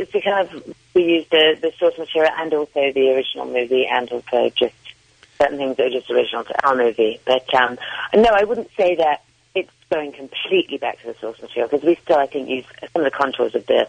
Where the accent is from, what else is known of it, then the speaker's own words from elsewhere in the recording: United Kingdom; And I have the advantage of being British, so I can understand what he's saying